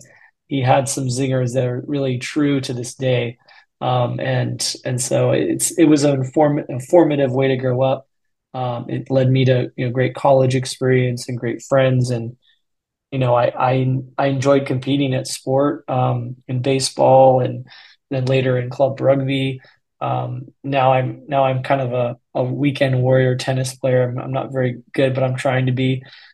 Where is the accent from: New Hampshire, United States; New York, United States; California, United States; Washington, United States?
California, United States; I grew up in Northern California, a town about an hour north of San Francisco.